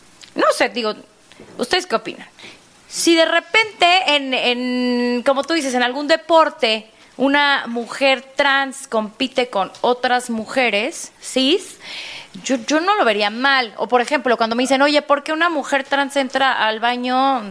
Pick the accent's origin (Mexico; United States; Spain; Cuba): Mexico; no sé si realmente se querían burlar de nosotros, ajá, como mexicanos o como latinos